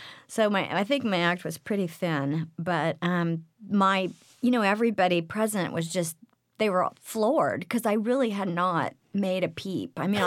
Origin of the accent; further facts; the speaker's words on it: Oklahoma City, Oklahoma, United States; also born or lived in Los Angeles; Yes, my father is from Oklahoma City, and my mother's from Tulsa, and I grew up in Oklahoma City.